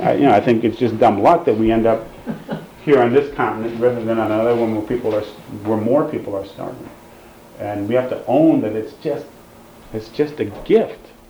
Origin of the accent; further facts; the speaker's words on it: Michigan, United States; And I grew up in Michigan where unions are real strong